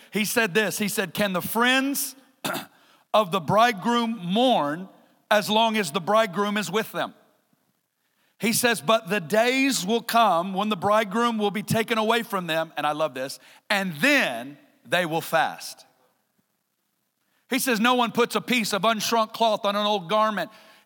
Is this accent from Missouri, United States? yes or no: yes; Kansas City, Missouri, United States; I'm from Kansas City.